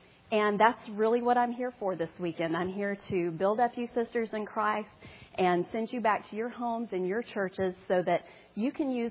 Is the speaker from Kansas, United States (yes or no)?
no; Baton Rouge, Louisiana, United States; just so I'm not a total stranger up here, I'm from Baton Rouge, Louisiana.